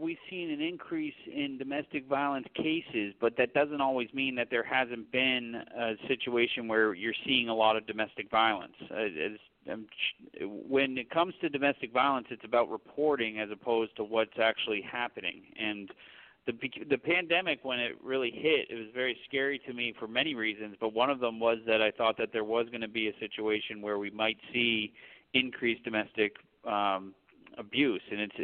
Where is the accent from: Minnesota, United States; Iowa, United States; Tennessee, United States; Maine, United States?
Maine, United States; I was born and raised here in Cumberland County, and I went to college down in Connecticut